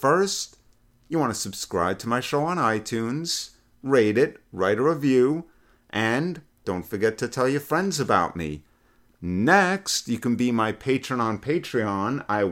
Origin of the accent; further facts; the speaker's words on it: New York, United States; you're up in my home state where I'm originally from, New York.